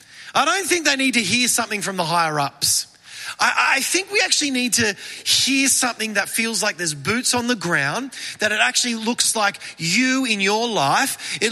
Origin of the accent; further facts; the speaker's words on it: Maitland, New South Wales, Australia; I grew up in Maitland, down in the Hunter Valley.